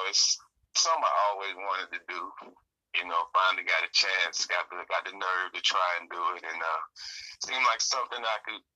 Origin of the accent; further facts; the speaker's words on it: Atlanta, Georgia, United States; also born or lived in New York; Oh, I'm from, my family's from Jamaica, but I was born in New York. But, you know, I grew up down here in Atlanta. I moved down here in 87, like first grade.